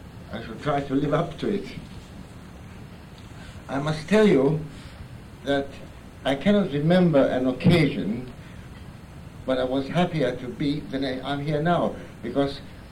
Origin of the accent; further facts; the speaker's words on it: Hungary; I was born in Hungary, and I spent my childhood in the 30s in Hungary, which was not a very happy place.